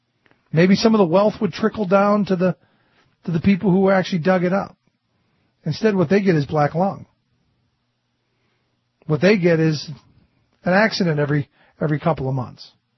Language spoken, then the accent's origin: English; Cleveland, Ohio, United States; where I grew up in Cleveland, there was talk that they wanted to actually put radioactive waste in the salt mines under the lake.